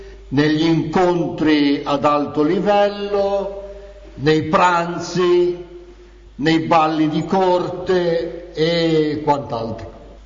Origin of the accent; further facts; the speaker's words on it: Lombardy, Italy; pur non essendo sardo di nascita, sono lombardo